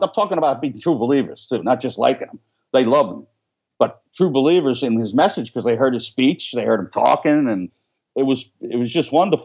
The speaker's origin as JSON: {"language": "English", "region": "New York", "country": "United States", "said": "you know, I'm from New York, but I consider it middle of nowhere"}